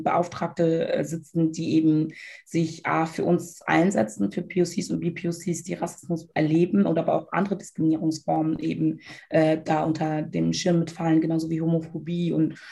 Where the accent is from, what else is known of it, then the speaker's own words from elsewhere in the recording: Togo; Ich komme aus Togo, und wir haben ja auch unsere kulturellen Codes, wir haben unsere Gewohnheiten